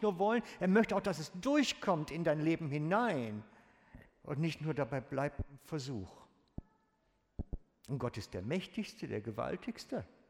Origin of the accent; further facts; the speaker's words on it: Germany; Aber auch wir Deutschen, wir wollen ja wissen, was am Ende bei rauskommt.